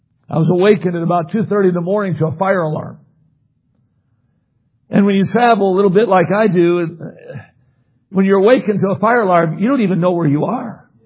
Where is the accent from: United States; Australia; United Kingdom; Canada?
United States; Midwest; I grew up in the Midwest and I watched as a boy and growing up there some buildings being built.